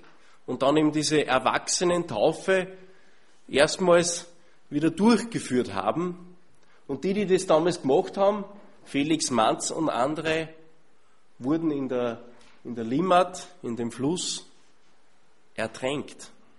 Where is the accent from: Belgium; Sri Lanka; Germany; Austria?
Austria; Und das müssen wir uns als Österreicher mal auf der Zunge zergehen lassen.